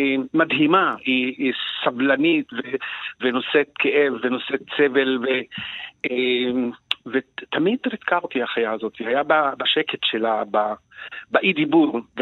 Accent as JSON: {"language": "Hebrew", "town": "Shefa-'Amr", "region": "Northern District", "country": "Israel", "tie": "born or raised there", "said": "אבל כעיקרון, גדלתי בשפרעם בשנות ה-60, שחמורים היו באותה כמות של אנשים"}